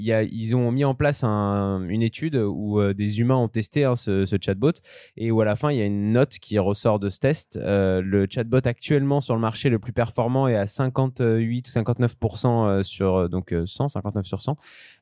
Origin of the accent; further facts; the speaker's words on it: Auvergne-Rhône-Alpes, France; En tant que savoyard, on est plutôt content.